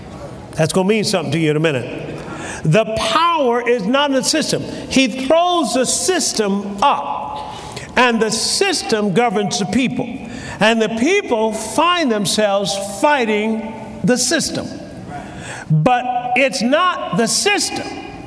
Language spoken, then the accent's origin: English; United States; some of you might think these things happen to me that I could get blessed and all that because I'm from the United States of America.